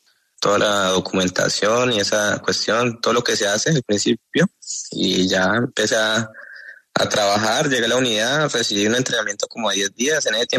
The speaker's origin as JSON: {"language": "Spanish", "country": "Colombia", "said": "Porque somos colombianos, somos extranjeros"}